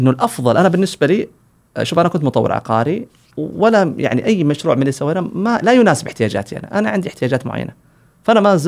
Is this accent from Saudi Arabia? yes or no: yes; Saudi Arabia; مفهوم التطوير العقاري طبعا عندنا في السعودية حديث جدا